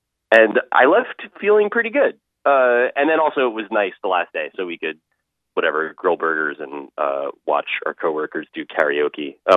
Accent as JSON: {"language": "English", "region": "New Jersey", "country": "United States", "said": "it was like I was from New Jersey and everybody I went to summer camp with is from Westchester County or Long Island in New York."}